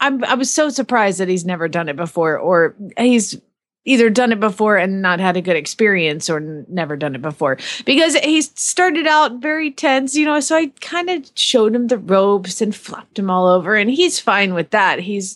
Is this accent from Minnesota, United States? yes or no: no; Phoenix, Arizona, United States; from Phoenix, Arizona.